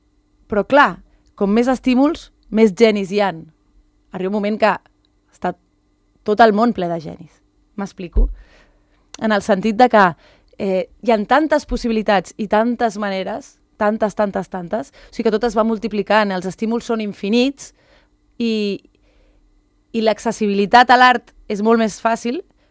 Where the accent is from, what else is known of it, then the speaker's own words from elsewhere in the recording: Barcelona, Catalonia, Spain; jo soc de Barcelona